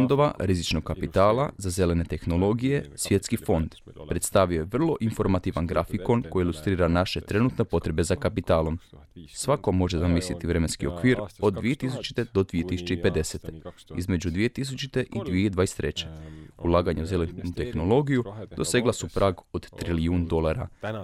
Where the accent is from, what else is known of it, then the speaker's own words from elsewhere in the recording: Hungary; Croatian is a second language; Kod nas, u Mađarskoj, sustav za sprječavanje oštećenja leda je u biti sustav koji tječe na vrijeme.